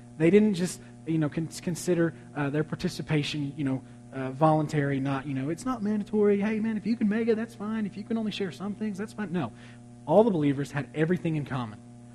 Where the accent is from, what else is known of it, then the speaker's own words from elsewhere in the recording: Dallas, Texas, United States; I'm from Dallas, so I'm looking for Mavs fans, okay? I love the Mavs.